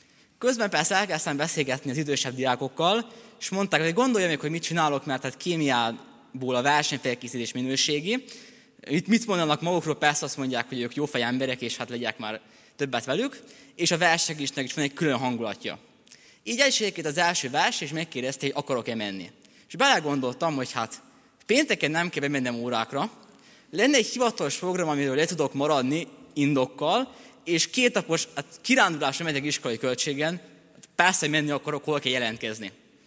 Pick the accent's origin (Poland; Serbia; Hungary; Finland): Serbia; Kanjiža, Vojvodina; born or raised there